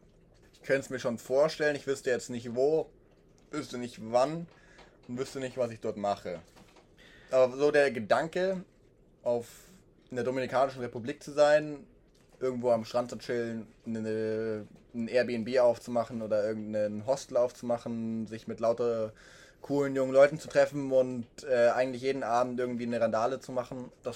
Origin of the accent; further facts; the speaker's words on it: Bavaria, Germany; Aber kommen wir aus Bayern.